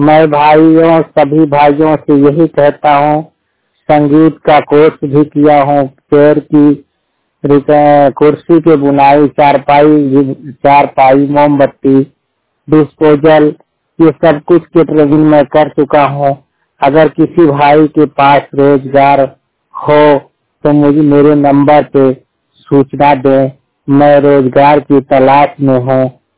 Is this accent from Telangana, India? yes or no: no; Pahadpur, Uttar Pradesh, India; ग्राम पहाड़पुर सुधेर चायल को … उत्तर प्रदेश की निवासी हूँ।